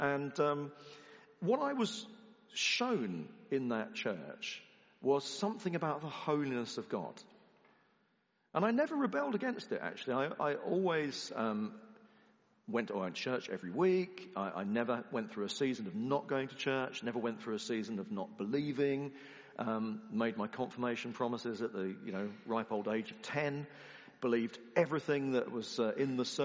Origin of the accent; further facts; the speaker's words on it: South East England, United Kingdom; I grew up in the New Towns around London.